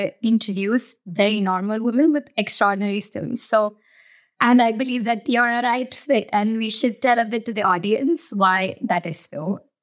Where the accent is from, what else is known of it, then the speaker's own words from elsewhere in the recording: India; English is a second language; I come from India